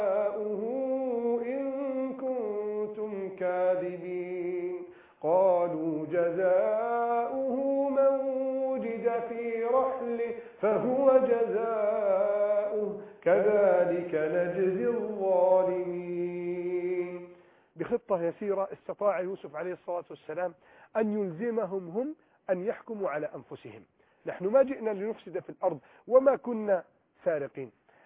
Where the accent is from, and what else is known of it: Egypt